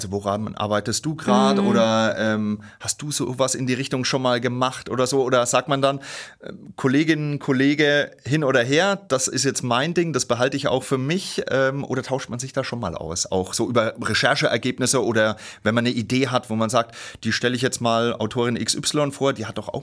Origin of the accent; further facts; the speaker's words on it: Würzburg, Bavaria, Germany; Wir als Würzburger Leserinnen und Leser freuen uns natürlich, wenn unsere Heimatstadt da Gegenstand von auch unschönen Verbrechen wird.